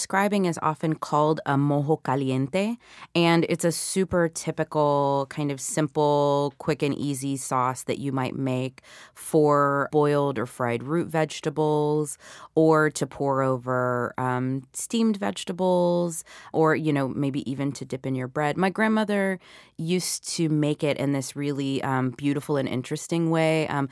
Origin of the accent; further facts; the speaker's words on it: the South, United States; same kind of subtle sweetness that I associate with funnel cakes, which, of course, I had plenty of growing up in the South.